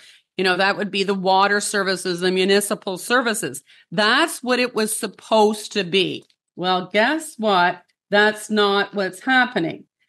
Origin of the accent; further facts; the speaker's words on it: Canada; So as a Canadian